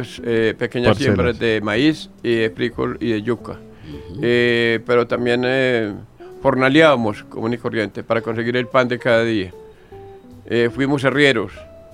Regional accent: Frontino, Antioquia, Colombia; now in Medellín, Colombia; más o menos 70 años hace que nos vinimos de allá de Frontino.

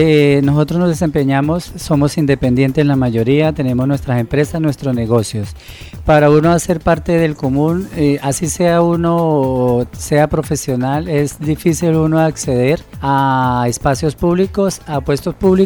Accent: Villavicencio, Meta, Colombia; Yo soy de Villavicencio

